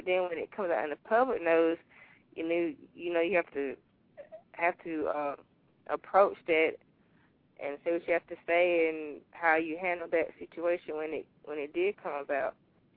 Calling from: Wilson, North Carolina, United States; I'm calling from Wilson, North Carolina.

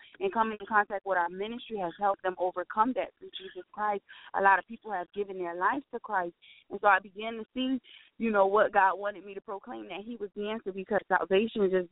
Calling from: Miami, Florida, United States; Miami, Florida.

